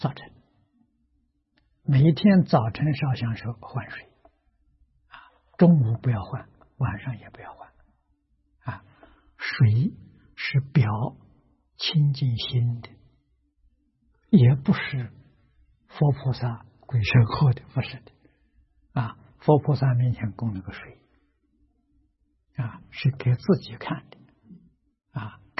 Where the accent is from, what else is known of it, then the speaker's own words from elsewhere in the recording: China; 那么这个是外国人习惯了，我们中国人不习惯